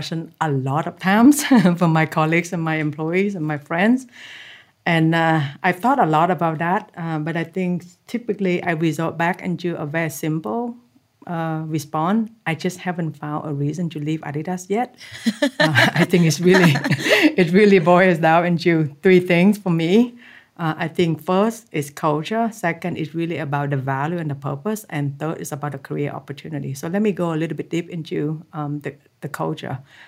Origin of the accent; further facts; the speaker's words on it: Vietnam; as a Vietnamese growing up in Vietnam, I watched a lot of street football on unpaid roles and a lot of World Cup football on black and white TV screen.